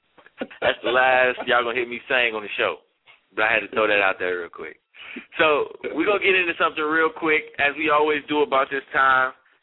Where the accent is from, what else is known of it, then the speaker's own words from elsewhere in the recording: Madison, Wisconsin, United States; he is from Madison, Wisconsin. So I had to get a little shout out to my hometown